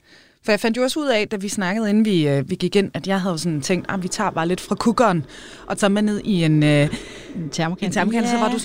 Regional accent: England, United Kingdom; Og jeg er opvokset i England, så jeg drikker sådan noget mørkt te.

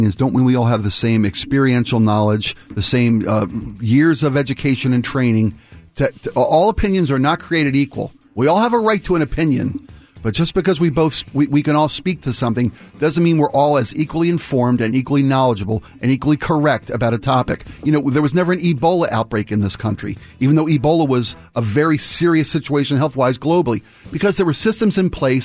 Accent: Ireland; I'm Irish. I can do anything. I can do anything wrong twice. I'm Irish.

